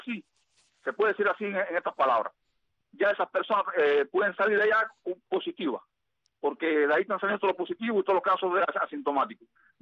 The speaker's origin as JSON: {"language": "Spanish", "country": "Cuba", "said": "somos cubanos dignos."}